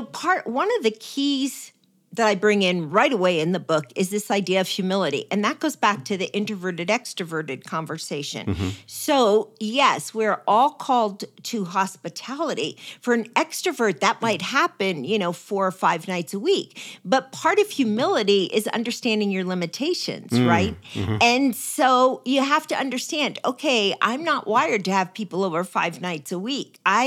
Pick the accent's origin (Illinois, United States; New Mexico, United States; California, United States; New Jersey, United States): New Jersey, United States; I grew up in New Jersey.